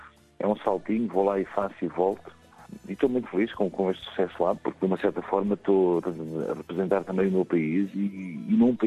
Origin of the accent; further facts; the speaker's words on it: Portugal; now in France; quando vivia lá já me sentia português e tantos anos depois continuo a sentir-me português, porque simplesmente sou português e adoro o meu país.